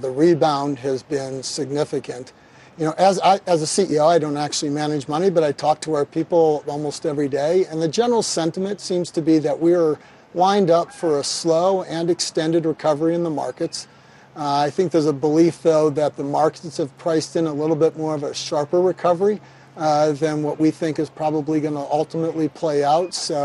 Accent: Kansas City, Missouri, United States; You asked about masks. I'm from Kansas City.

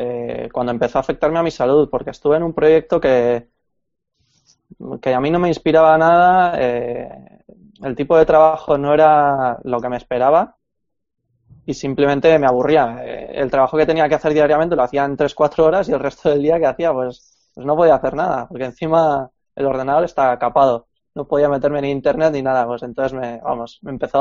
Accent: Pamplona, Navarre, Spain; estás muy contento porque estás en una ciudad nueva, yo soy de Pamplona

